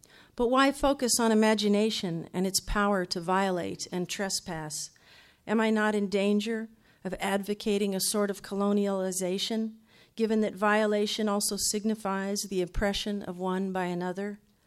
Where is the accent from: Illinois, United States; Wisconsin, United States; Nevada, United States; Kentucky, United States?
Kentucky, United States; I grew up in Kentucky. Unlike most Kentuckians, I grew up with privilege. My father was a journalist and, as he liked to refer to himself, a gentleman farmer. I was raised on a small cattle farm